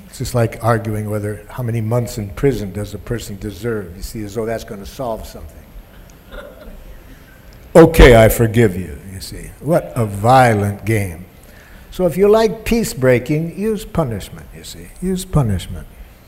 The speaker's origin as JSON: {"language": "English", "town": "Detroit", "region": "Michigan", "country": "United States", "tie": "born or raised there", "said": "where I grew up in Detroit, here's how jackal works"}